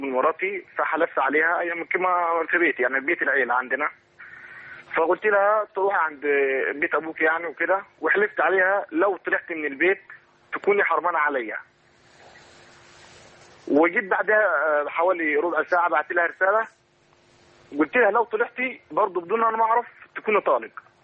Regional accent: Egypt; also born or lived in Saudi Arabia; انا مصري وكنت في السعودية

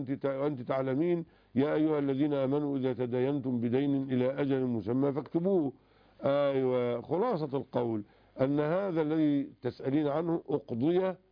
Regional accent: Egypt; ولكن عندنا في مصر وفي سوريا وفي الكويت يأخذون بما يسمى بالوصية الواجبة

